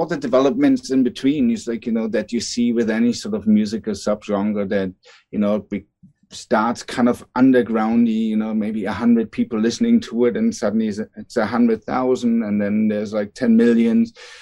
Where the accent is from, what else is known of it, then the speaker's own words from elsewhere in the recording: Berlin, Germany; Well, I grew up in East Berlin.